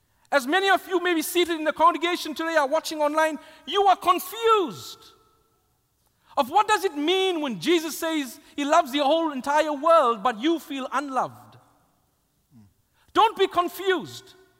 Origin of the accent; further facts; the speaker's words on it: South Africa; I grew up in South Africa in the time known as apartheid